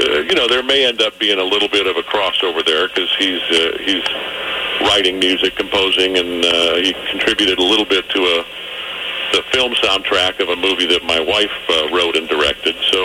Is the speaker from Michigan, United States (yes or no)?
yes; Detroit, Michigan, United States; one of the big perks of being semi-famous here is that I get to connect with guys on my hometown team. And I was planning on having lunch with Verlander in Detroit